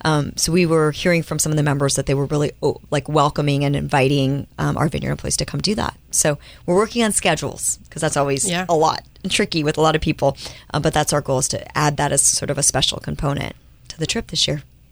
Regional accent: South Dakota, United States; because I was born in South Dakota and spent summers and winters in South Dakota

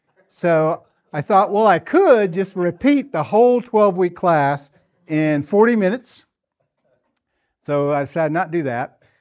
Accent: Tennessee, United States; where I grew up in West Tennessee, we didn't have lads and leaders

